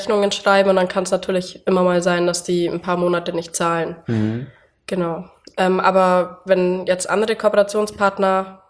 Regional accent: Bavaria, Germany; Ich komme aus dem Allgäu und bin 24 Jahre alt

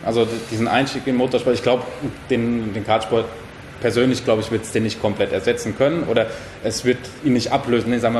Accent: Odenwald, Germany; Bei uns im Odenwald ging es bergab und vorne war ein Wald.

